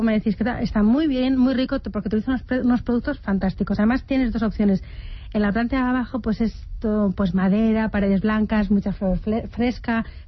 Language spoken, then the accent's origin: Spanish; Valladolid, Castile and León, Spain; salvo que soy de Valladolid, el resto como que me aíslo.